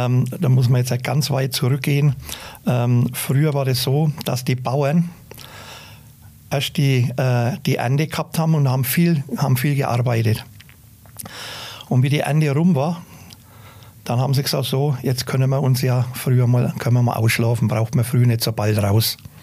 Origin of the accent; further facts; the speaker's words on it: Bavaria, Germany; Wir sind als Kinder sind wir halt in der Regnitz groß geworden.